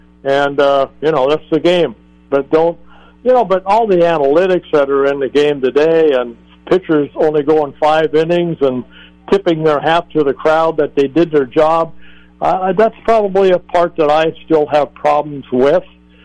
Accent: California, United States; I grew up in Southern California, but to play for the Angels was a great honor.

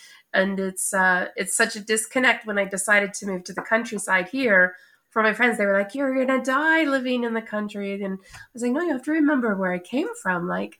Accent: United States; I was raised near Yellowstone National Park. Right on the Idaho-Montana border, mainly.

